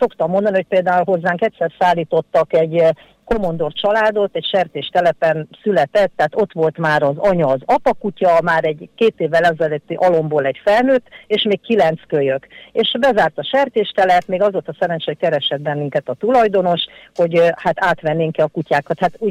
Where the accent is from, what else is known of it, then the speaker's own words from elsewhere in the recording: Kaposvár, Somogy, Hungary; Kaposváron születtem, mindig városilány voltam, sőt, emeletes házban éltünk, hozzáteszem, tehát, hogy akkor értse mindenki, hogy 63 éves vagyok.